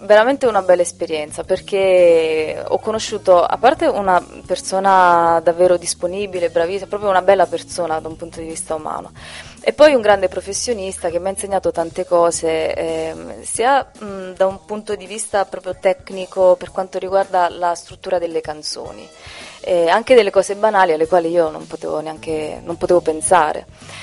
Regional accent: Campobasso, Molise, Italy; E io sono originaria del Molise, sono molisana di Campobasso, però è da un po' di anni con la residenza in Toscana

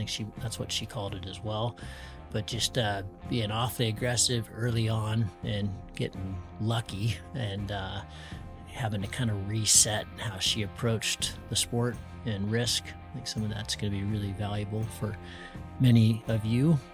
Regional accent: Sun Valley, Idaho, United States; In my hometown, Sun Valley.

